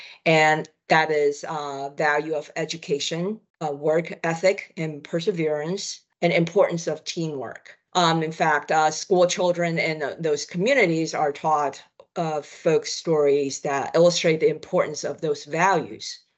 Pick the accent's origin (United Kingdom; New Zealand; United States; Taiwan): Taiwan; Taipei; I grew up in Taipei, the capital city of Taiwan. After I graduated from college, I came to the States for grad school at the University of Michigan.